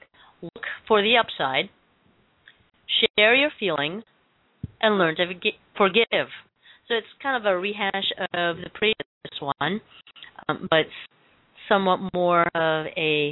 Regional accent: Philippines; English is a second language; Being Filipino, they're so punny. And if you know, in the Philippines, really there is no F sound in our language. So, you know, punny, funny.

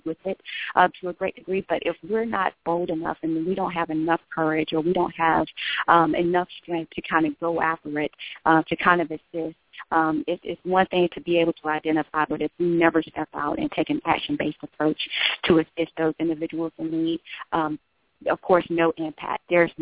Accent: Alabama, United States; also born or lived in Chicago; Yeah, so of course I'm originally from Alabama. Had the opportunity of attending the University of Illinois at Chicago on a full basketball scholarship.

